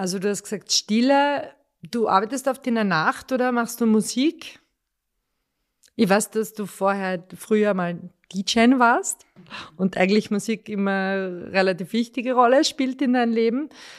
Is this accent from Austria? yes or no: yes; Carinthia, Austria; wir sind ja beide Kärntnerinnen, ich schaue von meinem Fenster auf die Berge